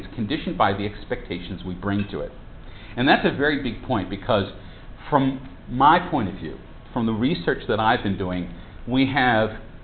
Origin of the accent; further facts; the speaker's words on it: United States; accent: American; as you can probably tell from my outrageous accent, I'm an American.